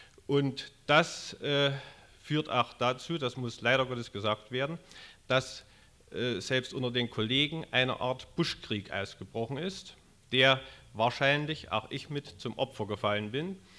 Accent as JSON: {"language": "German", "town": "Klingenthal", "region": "Saxony", "country": "Germany", "tie": "born or raised there", "also_born_or_lived": "Plauen", "said": "bin geboren 1941 in Plauen, wohne in Siebenbrunn und habe hier im Kreis Klingenthal Schule besucht"}